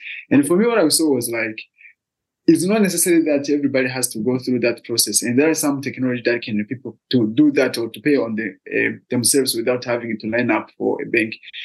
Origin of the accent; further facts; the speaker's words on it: Shombo, Burundi; English is a second language; and I'm from Shombo, which is one of the rural areas, and it's not that populated, and we have less access to financial services.